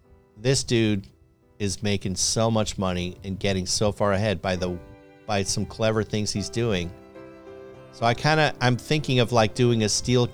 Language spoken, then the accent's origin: English; Chicago, Illinois, United States; accent: Chicago; I'm told from time to time, you know, people can still hear my Chicago accent, whatever.